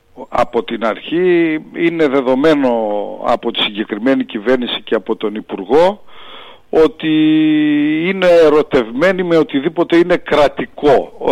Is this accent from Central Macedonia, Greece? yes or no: yes; Thessaloniki, Central Macedonia, Greece; Περισσότερο ως Θεσσαλονικιός, ναι, μπράβο.